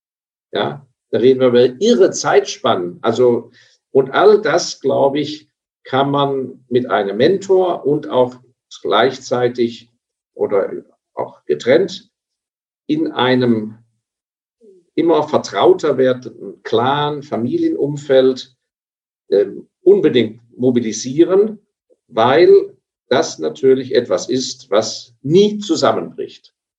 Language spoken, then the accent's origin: German; Grand Est, France; also ich habe ja auch alemannische Wurzeln ja, als Elsässer